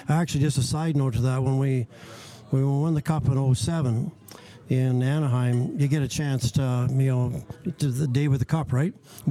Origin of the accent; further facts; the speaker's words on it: Listowel, Ontario, Canada; So I took it to Listowel, took it to my hometown, which was unbelievable.